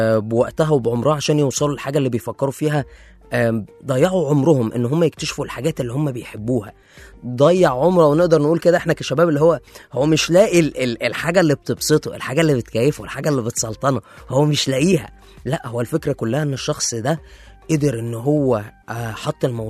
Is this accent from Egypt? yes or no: yes; Egypt; اللي هو احنا كلنا كمصريين بنموت فيها كوباية الشاي بلبن